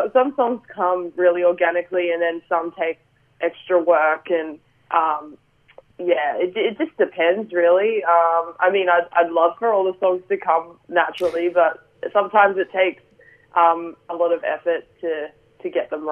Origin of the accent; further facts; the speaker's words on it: Adelaide, South Australia, Australia; Yeah, definitely. I mean, I grew up in Adelaide, so.